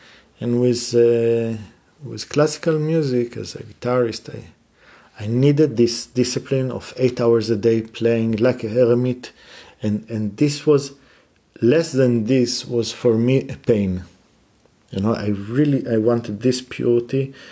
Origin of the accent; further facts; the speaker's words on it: Jerusalem, Jerusalem District, Israel; And then from this, I'm born and raised in Jerusalem, and I went into jazz